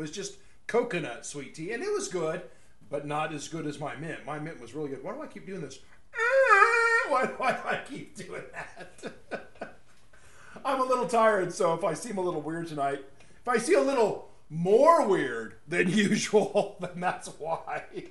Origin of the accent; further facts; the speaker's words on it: Arcadia, California, United States; also born or lived in Temple City; That's where I grew up. I grew up in Arcadia, Temple City.